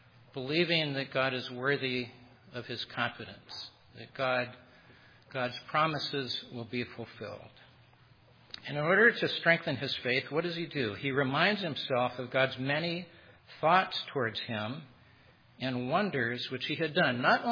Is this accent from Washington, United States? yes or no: no; California, United States; I grew up in the Bay Area down the peninsula.